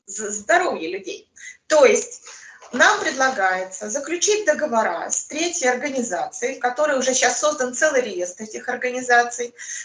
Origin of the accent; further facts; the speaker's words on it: Nizhny Novgorod, Nizhny Novgorod Oblast, Russia; я из Нижнего Новгорода.